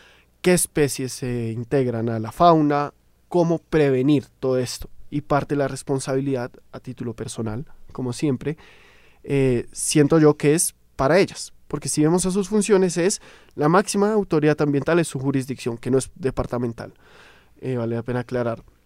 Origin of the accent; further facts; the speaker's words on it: Colombia; como buenos colombianos, ya estaremos pensando